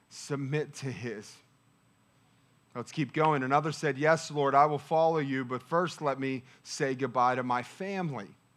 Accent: Pittsburgh, Pennsylvania, United States; I'm from Pittsburgh, so we make words sound exactly the same.

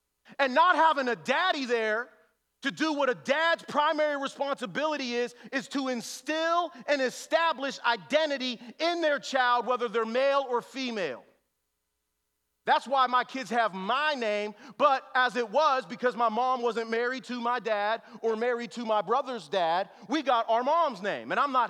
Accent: North Braddock, Pennsylvania, United States; growing up in North Braddock, the oldest of three fatherless children, all from different daddies. All three of our fathers were black, and our mother is white.

